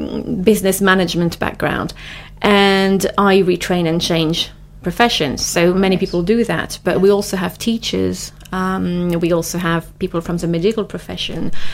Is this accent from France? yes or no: yes; France; We come from France. We stop everything in August.